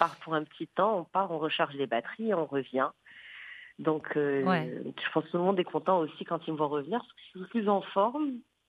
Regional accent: Morocco; On est dans une société marocaine, je le dis bien, et je suis marocaine.

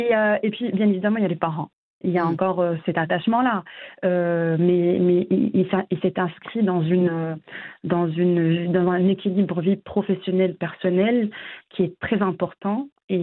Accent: Casablanca, Casablanca-Settat, Morocco; moved away as an adult; now in Paris, France; Alors moi, je suis arrivée en 2009 en France. J'ai étudié à Casablanca, j'ai grandi à Casablanca. J'ai passé mes études jusqu'au bac au Maroc.

